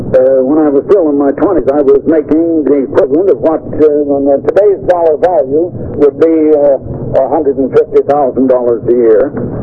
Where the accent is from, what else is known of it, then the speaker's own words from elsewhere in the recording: Iowa, United States; born there; My father was born in Indiana, and later they moved to Iowa, as my father did, and I was born in Iowa, and now most of them moved to Beach, California.